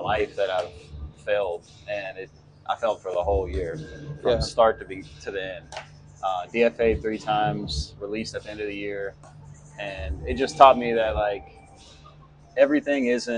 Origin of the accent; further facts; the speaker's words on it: Winter Haven, Florida, United States; I grew up in Winter Haven, Florida.